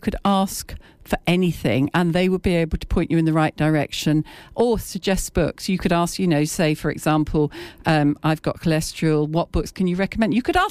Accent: Cambridge, East of England, United Kingdom; Well, I was born in Cambridge and grew up here in the 50s

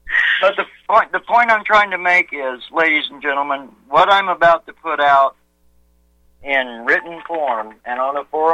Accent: Texas, United States; I was raised in West Texas.

